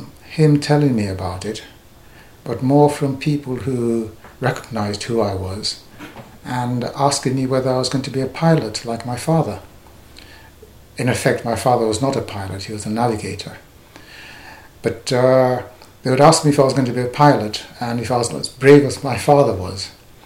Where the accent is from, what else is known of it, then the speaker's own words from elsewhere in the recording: Sierra Leone; being the son of my father growing up in Sierra Leone affected me